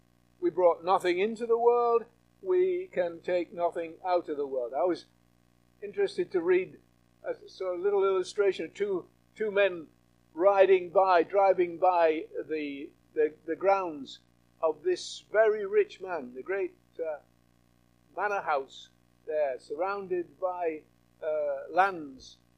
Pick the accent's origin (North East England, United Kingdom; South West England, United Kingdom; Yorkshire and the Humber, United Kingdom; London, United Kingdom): Yorkshire and the Humber, United Kingdom; I come from Yorkshire. I'm not ashamed of that, of course.